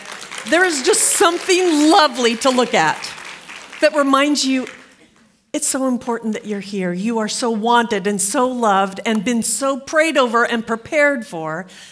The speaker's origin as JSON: {"language": "English", "town": "Moreno Valley", "region": "California", "country": "United States", "said": "I'm from Moreno Valley, California."}